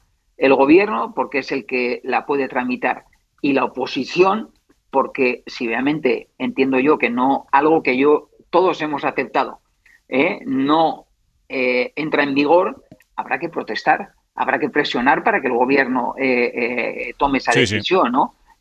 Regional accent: Pamplona, Navarre, Spain; Como navarro, como pamplonés, al final fue un orgullo, ¿no?

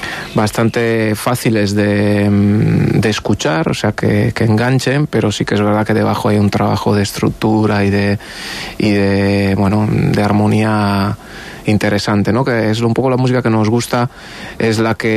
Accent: Veneto, Italy; moved away as an adult; now in Spain; Hace 15 años que estoy en el País Vasco, vine en Erasmus, pero soy de ahí, soy del norte de Verona.

